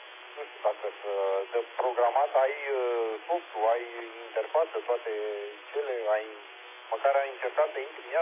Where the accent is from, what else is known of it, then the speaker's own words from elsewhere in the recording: Pitești, Argeș, Romania; born there; Deloc sunt în Pitești, mi-a scut aici. Din Prundul, mă.